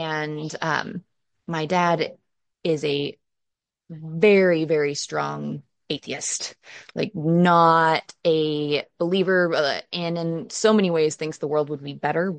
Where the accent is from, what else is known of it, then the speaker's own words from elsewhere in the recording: Illinois, United States; So I grew up in Southern Illinois and I grew up in a divided family.